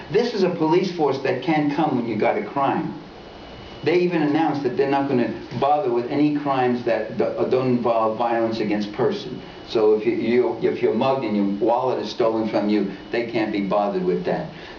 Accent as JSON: {"language": "English", "town": "New York City", "region": "New York", "country": "United States", "tie": "born or raised there", "said": "Italian Harlem, it was called in those days. It's now Latin American, most of it. But in Manhattan. Manhattan is the center of New York City. And it was a working class, low income place."}